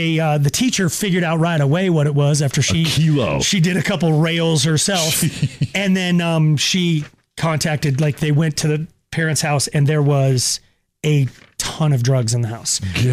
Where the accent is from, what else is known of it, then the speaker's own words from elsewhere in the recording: Longmont, Colorado, United States; growing up in Longmont when it was really small